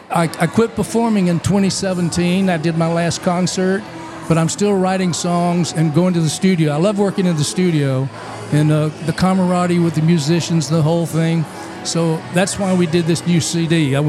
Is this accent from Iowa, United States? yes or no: no; Atlanta, Georgia, United States; born there; Well, I was born here in Atlanta